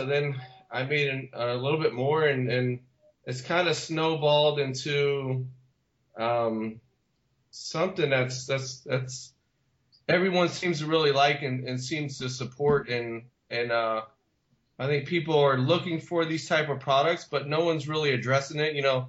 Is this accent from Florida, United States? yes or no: yes; Tampa, Florida, United States; I'm originally from Tampa. I've lived here all my life. So I work a block away from where I live.